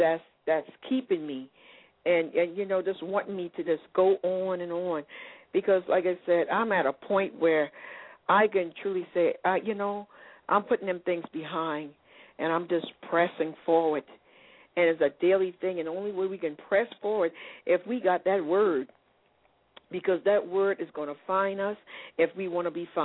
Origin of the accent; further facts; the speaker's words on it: South Carolina, United States; I'm from South Carolina, and this, I don't know, the connection is really bad